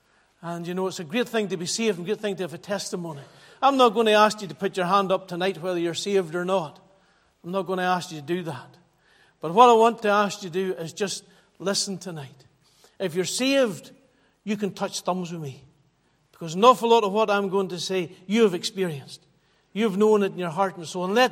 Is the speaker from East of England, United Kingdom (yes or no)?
no; Glenwherry, Northern Ireland, United Kingdom; I went to Glenwherry Presbyterian Church. Just 3 miles up the road. And I was brought up in the Presbyterian Church.